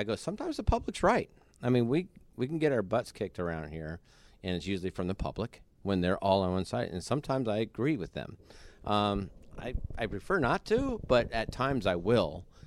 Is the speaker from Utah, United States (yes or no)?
no; Denver, Colorado, United States; because I'm from Denver